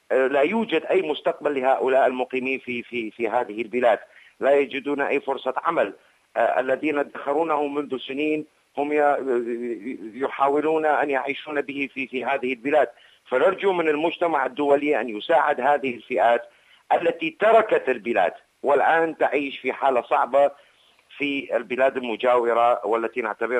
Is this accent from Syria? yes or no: no; Iraq; التي تعود لا بالخير على بلادنا العراق